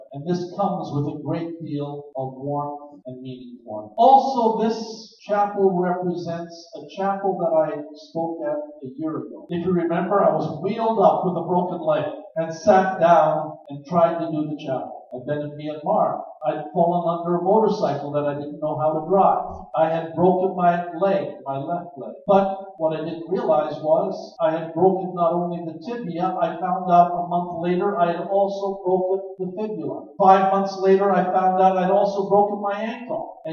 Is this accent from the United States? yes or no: yes; United States; Now, I'm an American, and this is an affront to Americanism. We believe that in the beginning was the deed.